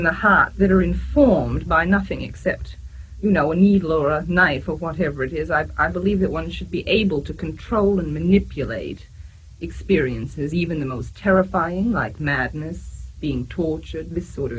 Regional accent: United States; accent: American; now in England, United Kingdom; I'm an American. I'm afraid I'm an American. My accent's American. My way of talk is an American way of talk. I'm an old-fashioned American. That's probably one of the reasons why I'm in England now and why I always stay in England.

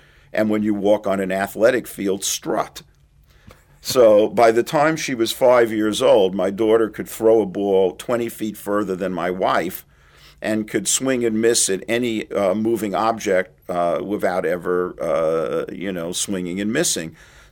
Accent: Brooklyn, New York, United States; everything that I had been taught about sports as a male child growing up in Brooklyn.

